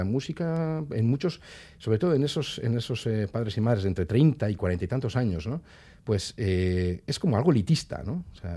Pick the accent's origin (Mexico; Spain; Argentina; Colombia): Spain; Arrasate, Basque Country; yo soy de Arrasate